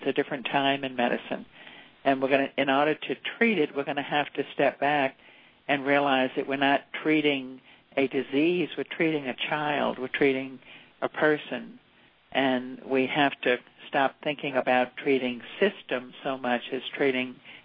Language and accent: English; New Orleans, Louisiana, United States; I grew up in New Orleans where we had a very small lot behind our home